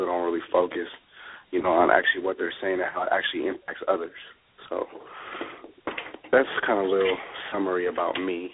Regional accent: Minneapolis, Minnesota, United States; also born or lived in Seattle; I'm from Minneapolis, Minnesota. I actually was born in Seattle but raised in Minneapolis, Minnesota.

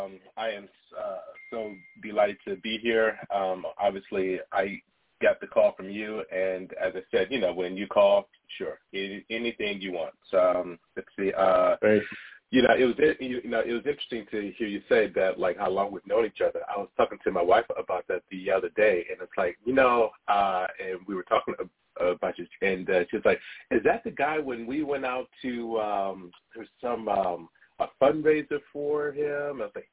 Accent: Cleveland, Ohio, United States; now in Seattle, United States; I came out to Seattle from the Midwest, from Cleveland, in the early 90s, heyday of Seattle.

